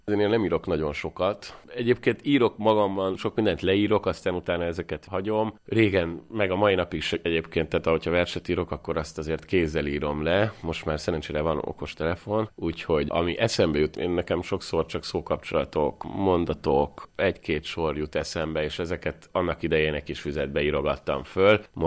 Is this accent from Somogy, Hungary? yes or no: no; Budapest, Hungary; born there; Én egyébként tényleg Budán születtem a János kórházban, és mindig is a budai oldalon voltam bejelentve legalábbis a lakcímem.